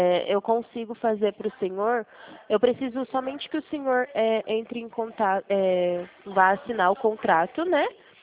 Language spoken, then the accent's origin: Portuguese; Presidente Prudente, São Paulo, Brazil; eu sou de Presidente Prudente, tá? De São Paulo.